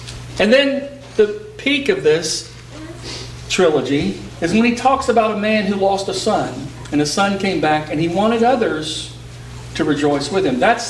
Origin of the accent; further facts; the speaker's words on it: Texas, United States; I grew up in Texas, and I remember, because we grew up in the country, but it was very flat where we lived.